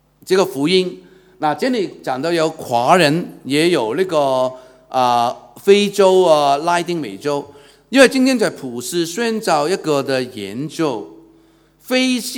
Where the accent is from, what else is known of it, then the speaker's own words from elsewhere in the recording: Hong Kong; 我是从小在香港长大的，我从小就受了那个教会很多的恩惠，但我没有信主